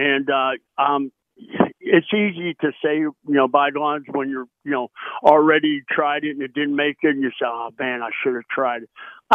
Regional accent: Pittsburgh, Pennsylvania, United States; I grew up in Pittsburgh. I've been a Steelers fan. Of course, I'm a Bills fan now, but Steelers are my second choice.

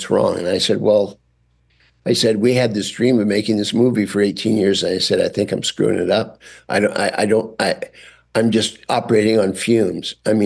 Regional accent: Indiana, United States; Growing up in Indiana, you know, that was where I lived. Those were the fields. Those were the woods. Those were the small towns and the people in the small towns.

